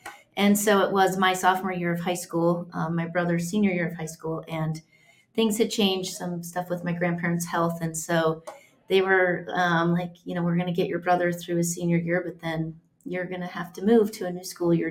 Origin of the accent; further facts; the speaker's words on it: Ennis, Montana, United States; So I grew up in the southern part of the state called Ennis, which was very small.